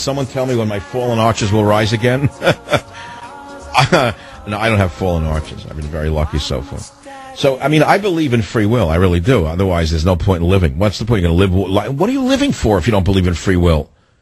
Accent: New York City, New York, United States; born there; when I was born in the Bronx in 1942

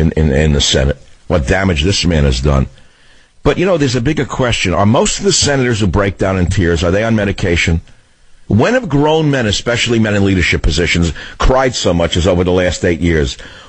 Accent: New York City, New York, United States; I lived in Queens in an attached house, New York.

